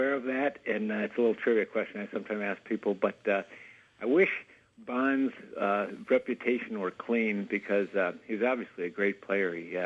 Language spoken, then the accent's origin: English; Minneapolis, Minnesota, United States; You know, I'm from Minneapolis. I'm a Twins fan. It's still a painful memory here.